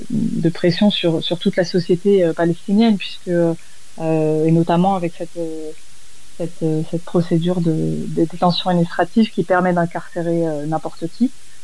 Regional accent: France; Donc, comme moi, je suis française, j'habitais à Jérusalem avec lui

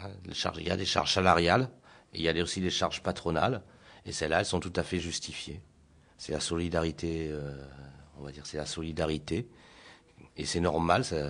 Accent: France

